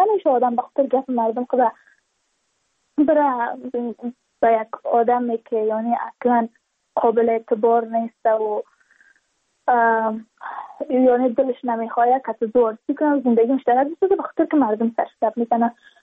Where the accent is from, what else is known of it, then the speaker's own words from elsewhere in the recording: Badakhshan, Afghanistan; چون ما از بدخشان هستیم،